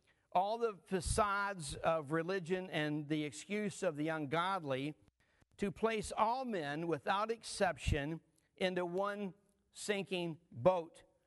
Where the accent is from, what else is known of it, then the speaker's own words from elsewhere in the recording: United States; And as an American citizen, quite frankly, I'm very happy for the freedoms that we enjoy.